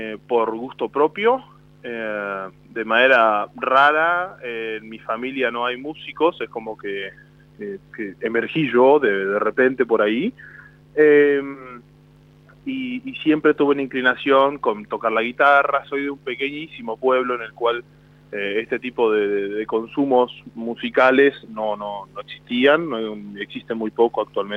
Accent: Guanguelé, Buenos Aires Province, Argentina; soy orgullosamente un guanguelense, soy de Guanguelé, en un pequeño pueblo al sudoeste de la provincia de Buenos Aires, uh-huh, que se encuentra enclavado entre los partidos de La Madrid, de Guaminí, de Deroy, de Coronel Suárez, de los cuales de los cuatro dependemos a la vez.

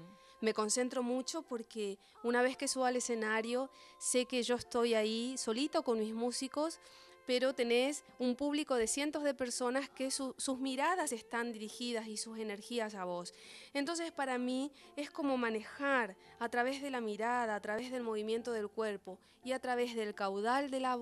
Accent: Clorinda, Formosa, Argentina; Sin embargo, mi infancia en Clorinda fue lo mejor que yo tengo

